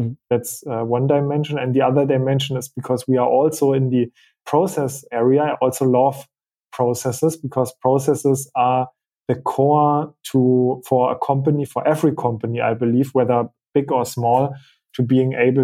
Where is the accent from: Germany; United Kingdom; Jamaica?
Germany; Berlin; English is a second language; I'm from Berlin.